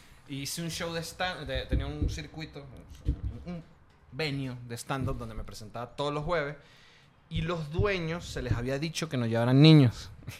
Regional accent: Mexico; Se ponen de, y yo soy mexicano.

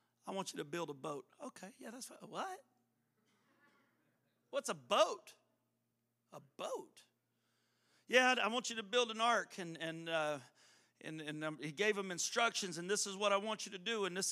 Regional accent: Moss Bluff, Louisiana, United States; In fact, growing up in Moss Bluff, I remember hearing Pastor Hodges preach that Jesus was coming back.

